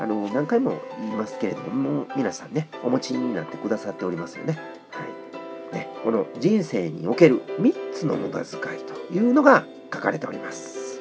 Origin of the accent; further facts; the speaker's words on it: Wakayama, Japan; 私もねずっと和歌山に生まれてね、冬の高野山には全く行ったことがなかったんで